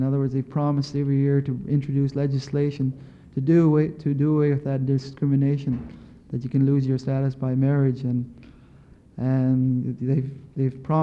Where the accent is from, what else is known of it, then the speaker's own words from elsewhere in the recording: Yukon, Canada; And that was one of the hallmarks of the Yukon Indian people, is that we've did away, while the distinction exists in law between status and non-status people, in terms of dealing with ourselves